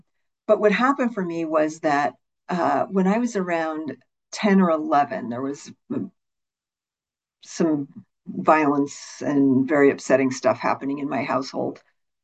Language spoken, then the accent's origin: English; East Coast, United States; now in Venice, United States; I grew up on the East Coast, and by this time I was living in Venice, California, and in Southern California